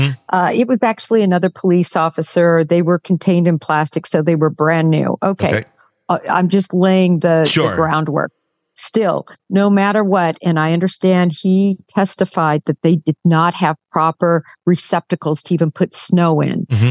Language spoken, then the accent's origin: English; Nebraska, United States; also born or lived in Kansas; I grew up in Nebraska and Kansas, that is a lot of snow